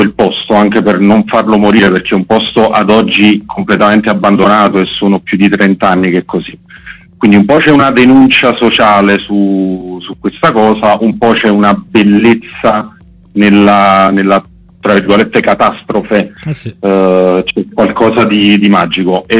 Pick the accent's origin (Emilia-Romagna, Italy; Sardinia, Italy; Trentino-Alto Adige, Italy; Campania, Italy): Campania, Italy; Naples; Io sono proprio di Bagnoli, dove c'è l'Ital Cider